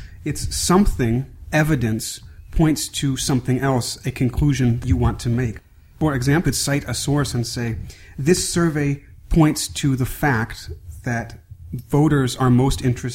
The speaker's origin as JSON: {"language": "English", "country": "United States", "said": "And I should point out here, as an American, we don't use this phrase at all."}